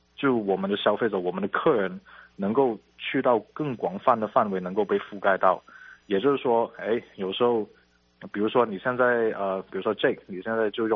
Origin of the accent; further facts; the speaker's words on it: China; moved away; 咱们很多从国内出来的人